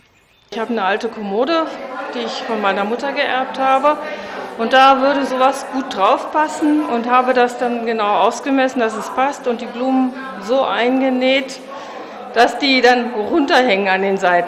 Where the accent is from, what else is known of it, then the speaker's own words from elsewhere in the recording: Gröbenzell, Bavaria, Germany; Ich komme aus Gröbenzell und habe bei der Online-Gruppe letztes Jahr mitgemacht.